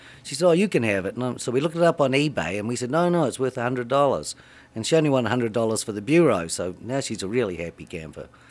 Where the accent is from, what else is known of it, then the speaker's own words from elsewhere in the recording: New Zealand; Well, I'm being from New Zealand. We've been green since about 1930.